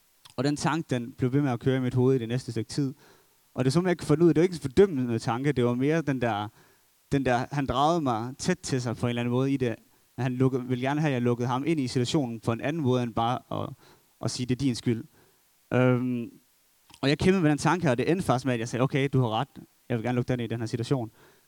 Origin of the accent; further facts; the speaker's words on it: Brande, Central Denmark Region, Denmark; Så jeg er vokset op i Brande, en lille by i Midtjylland